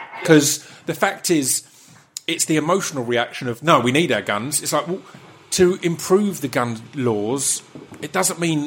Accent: East of England, United Kingdom; Again, I come from Essex, and I don't come from wealth.

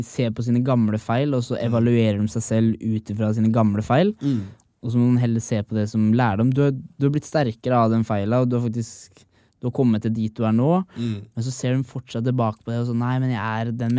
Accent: Sarpsborg, Østfold, Norway; now in Oslo, Norway; når jeg drar hjem til hjembyen min i Sarpsborg.

